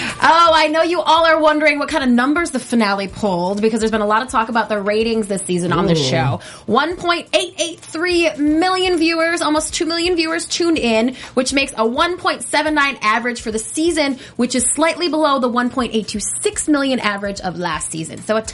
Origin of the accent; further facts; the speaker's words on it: Middle America, United States; I'm from Middle America, and people look different in other parts of the country than they do in Beverly Hills.